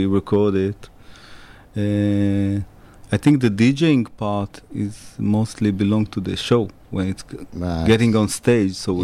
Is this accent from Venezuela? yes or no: no; Israel; I'm from Israel. I'm based in Israel also, in Tel Aviv. My family are from Morocco.